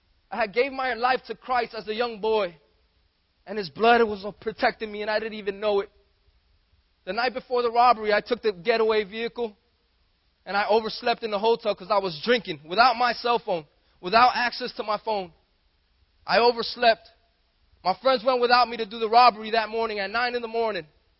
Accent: Miami, Florida, United States; I grew up in Miami, a impoverished neighborhood, adapted to a life of crime.

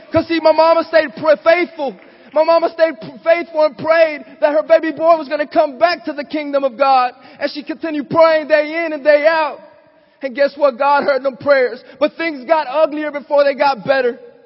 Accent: Miami, Florida, United States; Growing up in Miami, I saw this fast life.

